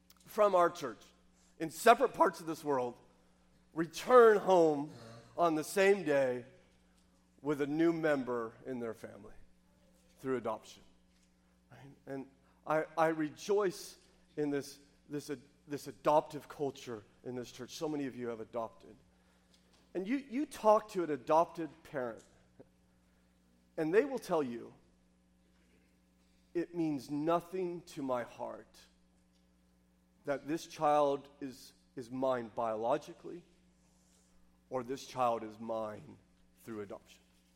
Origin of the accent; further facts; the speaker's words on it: California, United States; In fact, my wife is we're Californian, so she's enough of a hippie that she shuns all pain medicine when giving childbirth.